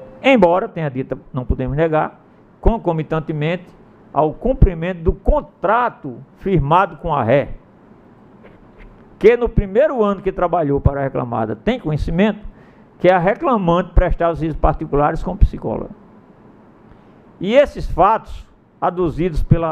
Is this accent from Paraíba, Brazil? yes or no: yes; Paraíba, Brazil; Lá em São Paulo, lá na minha terra, na Paraíba.